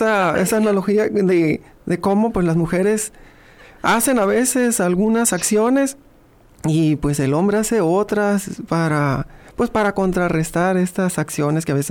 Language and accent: Spanish; Guasave, Sinaloa, Mexico; en un pueblo por allá de donde yo soy, de Guasave